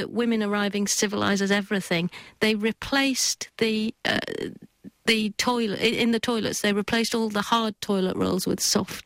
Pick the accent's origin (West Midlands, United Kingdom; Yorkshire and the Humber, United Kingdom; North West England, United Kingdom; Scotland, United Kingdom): Yorkshire and the Humber, United Kingdom; moved away; and so we moved from God's own country, Yorkshire, to Lancashire, because I ended up playing chess for Lancashire in Roses matches.